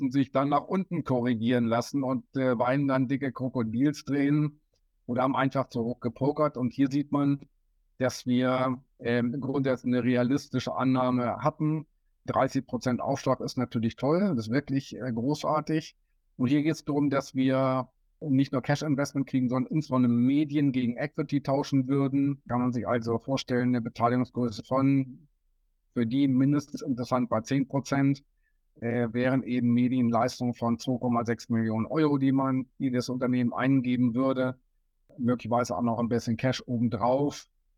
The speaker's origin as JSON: {"language": "German", "region": "North Rhine-Westphalia", "country": "Germany", "said": "die aus meiner alten Heimat kommen, also eher aus der nordrhein-westfälischen Ecke"}